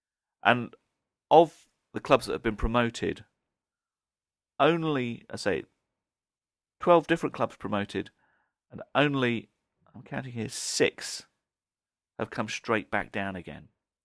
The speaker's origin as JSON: {"language": "English", "town": "Camelford", "region": "South West England", "country": "United Kingdom", "tie": "born or raised there", "said": "my very local, my hometown team of Camelford."}